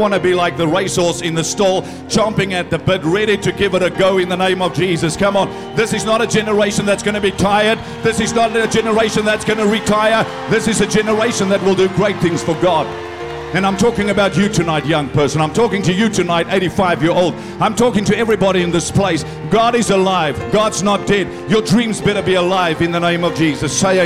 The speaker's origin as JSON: {"language": "English", "country": "South Africa", "tie": "born or raised there", "said": "I grew up in South Africa."}